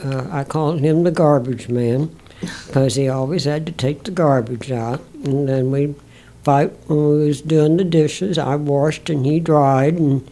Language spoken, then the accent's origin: English; Independence, Missouri, United States; born there; I was born in Independence, Missouri, at my mother and father's home, 1829 Home Avenue.